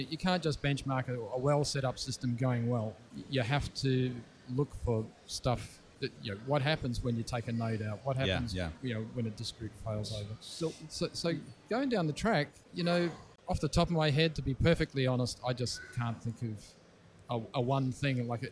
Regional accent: Australia; I come from Australia. I live at the beach. I live in a place called Surfer's Paradise.

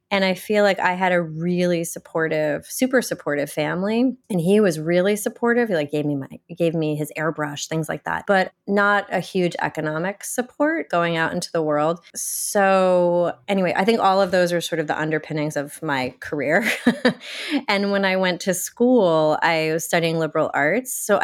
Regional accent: Rhode Island, United States; now in Brooklyn, United States; I live in Brooklyn, New York. But I grew up in Rhode Island.

